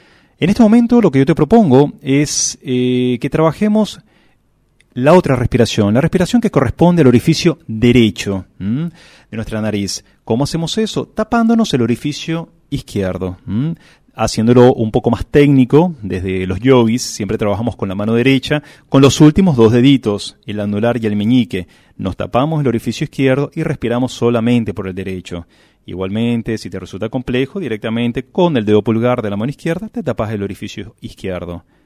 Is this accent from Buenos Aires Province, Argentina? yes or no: no; San Javier, Córdoba, Argentina; soy de San Javier